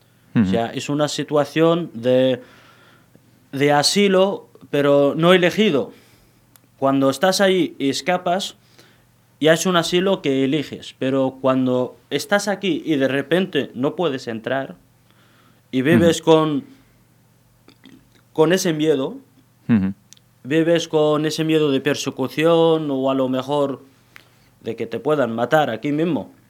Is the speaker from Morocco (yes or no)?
yes; Imzouren, Tanger-Tetouan-Al Hoceima, Morocco; desde mi ciudad natal, que es Imzuren, que está a 18 kilómetros de Alhucemas